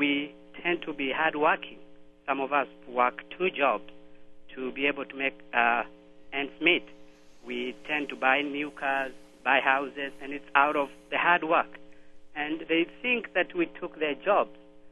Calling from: Grand Rapids, Michigan, United States; Yes, I'm calling from Grand Rapids.

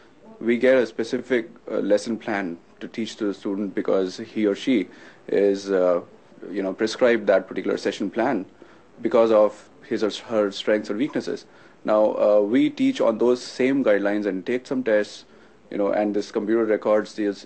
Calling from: India; For those students who have known that we are calling from India, it becomes a point of conversation also. They are intrigued about what is happening in India and so on.

